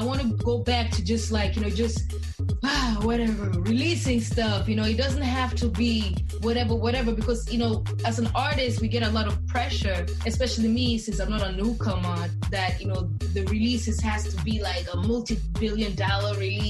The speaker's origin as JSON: {"language": "English", "country": "Kenya", "first_language": "Kikuyu", "second_language": "English", "said": "So Kikuyu is my native language."}